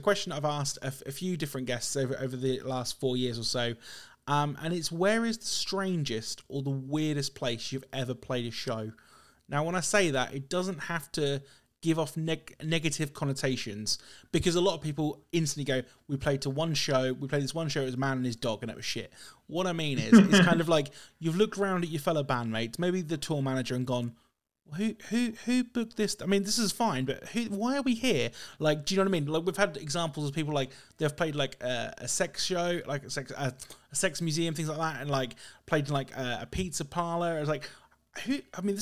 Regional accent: United Kingdom; as a British person, we are so inherently awkward, we just can't help it, right?

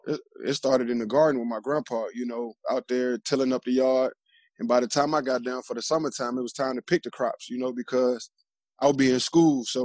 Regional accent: Richmond, Virginia, United States; also born or lived in Glen Allen; coming up as a kid, I'm from Richmond, Virginia. Right there, I moved from the, I guess you could say, closer to the city, to the northeast side of town, which is Glen Allen

